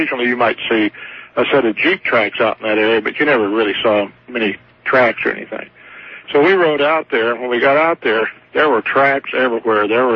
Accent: Farmington, New Mexico, United States; I was telling Otto about this deal over in Aztec when I grew up in Farmington.

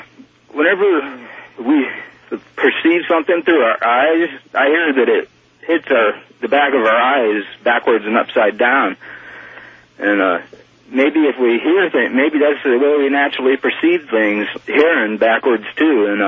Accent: Ohio, United States; When I was growing up in Northeast Ohio, my principal's name was Art Bell.

